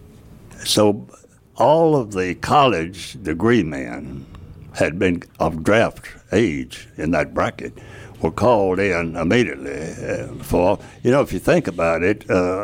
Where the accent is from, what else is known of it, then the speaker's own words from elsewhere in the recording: Fair River, Mississippi, United States; Right, Lincoln County. I was born out in Fair River, the old Fair Oak Springs High School, went to school there.